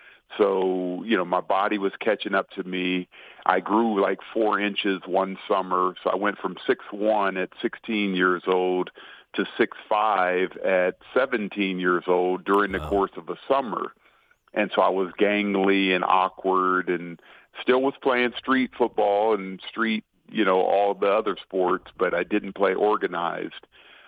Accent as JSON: {"language": "English", "town": "Sacramento", "region": "California", "country": "United States", "said": "I'm from Sacramento, California."}